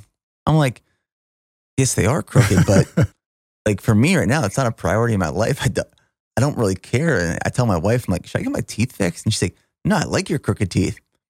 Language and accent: English; Pennsylvania, United States; also born or lived in Georgia; Grew up in Pennsylvania. Then I spent a year in Georgia. When I moved from Pennsylvania to Georgia, that was my first like realization of this hospitality, this Southern hospitality, it's a real thing.